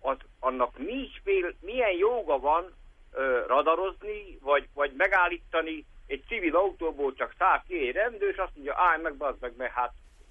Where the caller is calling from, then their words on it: Odorheiu Secuiesc, Harghita, Romania; Székelyudvarhelyről vagyok